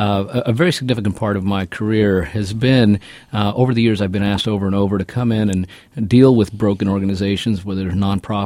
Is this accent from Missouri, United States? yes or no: no; New Mexico, United States; also born or lived in Colorado; now in Philadelphia, United States; I grew up in the Southwest. I grew up in northern New Mexico and Colorado and came here in 1983. My family is a family of ranchers who've been in northern New Mexico since the late 1600s.